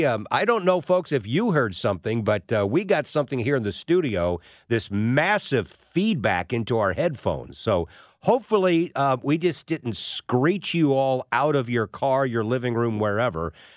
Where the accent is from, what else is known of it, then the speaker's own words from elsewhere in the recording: Missouri, United States; I end up back in my hometown as a sportscaster for Channel 4 here in town.